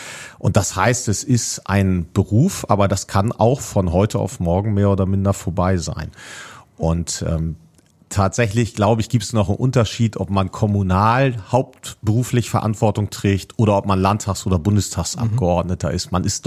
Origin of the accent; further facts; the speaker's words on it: Winsen, Lower Saxony, Germany; Und Munster, also Niedersachsen